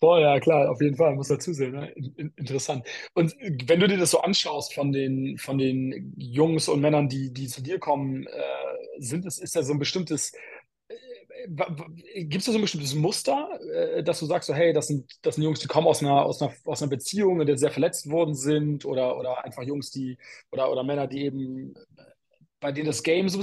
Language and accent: German; Bremen, Germany; Also ich komme aus Bremen ursprünglich, aus nicht so einem netten Stadtteil tatsächlich.